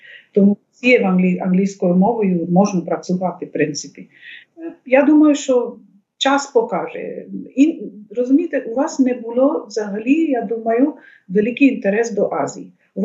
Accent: West Bengal, India; Ukrainian is a second language; а я з Західної Бенгалі, штат, де теж мова бенгалі.

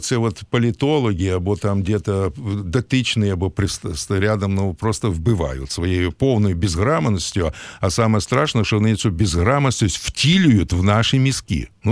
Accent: Moldova; also born or lived in Odesa; Я ж з Молдови і вивчав в школі доволі ні українською

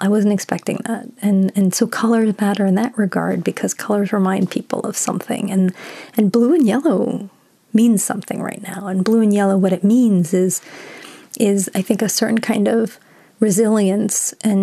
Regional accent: Washington, D.C. area, United States; now in New York, United States; I was in Washington, D.C. recently, and I grew up near Washington, D.C.

